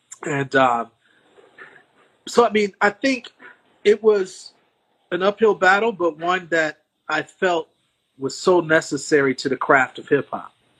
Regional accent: Milwaukee, Wisconsin, United States; You know, I'm from Milwaukee. There's a lot of gang violence there. There's a lot of poverty. It's a lot of oppression.

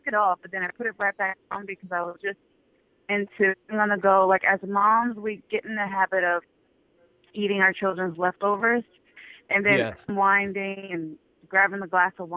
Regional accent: New York City, New York, United States; I was born in Harlem, grew up in that whole 80s baby, you know, the intense scene in Harlem back in the day.

